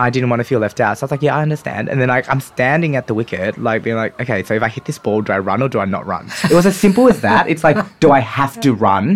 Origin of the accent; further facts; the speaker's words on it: Springvale, Victoria, Australia; I grew up in Springvale. It's an area that's full of Vietnamese people, so there was a lot of people like me around that area, so I thought this was normal life.